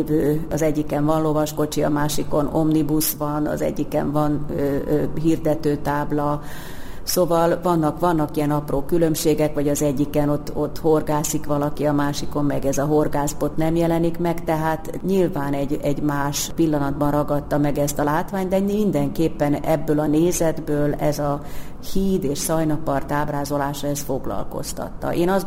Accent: Hungary; mert magyarok vagyunk, és nem éltünk Párizsba

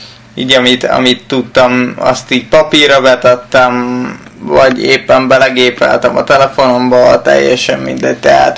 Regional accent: Nyíregyháza, Szabolcs-Szatmár-Bereg, Hungary; also born or lived in Nagykálló; Igazából Nyíregyházen nőttem föl a nyírszülőbe, egy lakásotthonba, félig meddig utána Nagykállóba a nevelőszülőnél.

